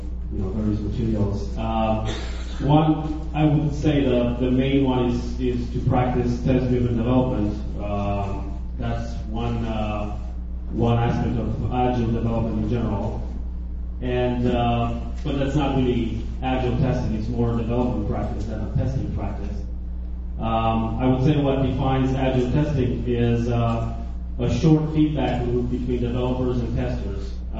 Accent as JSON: {"language": "English", "country": "Romania", "second_language": "English", "said": "I'm originally from Romania."}